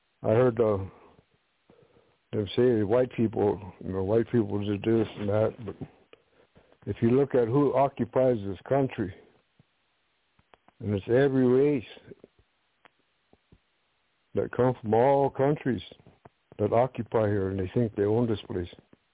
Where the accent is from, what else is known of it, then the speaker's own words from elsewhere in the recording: Dakota, United States; now in California, United States; That's the way we grew up back there in Dakota and stuff.